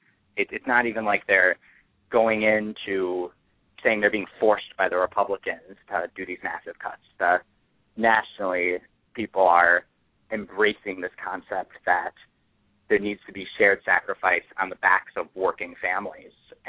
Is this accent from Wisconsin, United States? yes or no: yes; Milwaukee, Wisconsin, United States; Well, I grew up in Milwaukee. I was graduated from the University of Wisconsin-Madison in 2009.